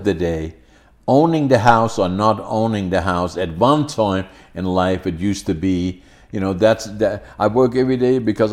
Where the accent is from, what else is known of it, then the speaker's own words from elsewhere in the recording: Netherlands; English is a second language; I grew up in Holland, you know, so it was a different world then.